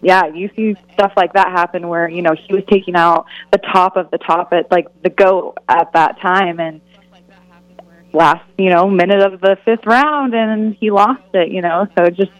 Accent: Oregon, United States; Yeah, so I'm actually from Oregon.

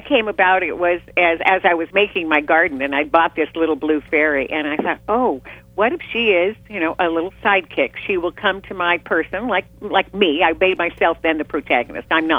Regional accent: California, United States; you're from San Francisco, I'm from the Bay Area.

